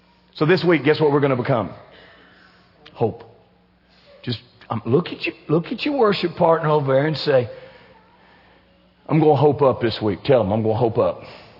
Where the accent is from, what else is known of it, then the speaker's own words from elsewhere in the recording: Kentucky, United States; We're from South Central Kentucky, not supposed to get caught, cussing and smoking and those kind of things.